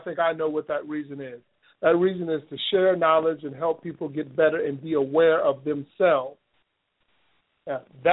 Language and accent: English; California, United States; born there; When I was a youth, because I was born in California, we played outside all the time.